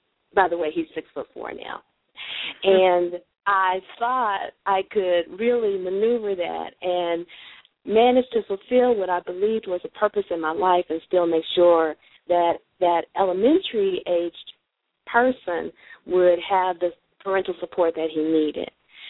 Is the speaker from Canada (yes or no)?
no; Southern US, United States; I was born and reared in the South